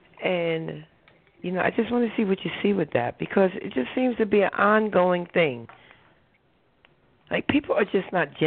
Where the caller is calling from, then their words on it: New Jersey, United States; I'm calling from New Jersey.